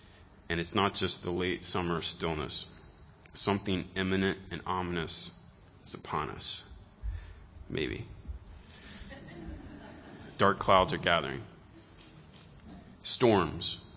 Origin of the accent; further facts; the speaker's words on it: Tampa, Florida, United States; Since I am from Florida, home of hurricanes, and from Tampa, specifically in Florida, which is the lightning capital of America